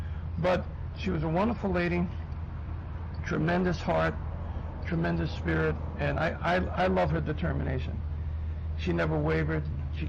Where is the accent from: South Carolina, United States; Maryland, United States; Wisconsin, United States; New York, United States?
New York, United States; the good thing was mine was empty, you know, because I was from New York.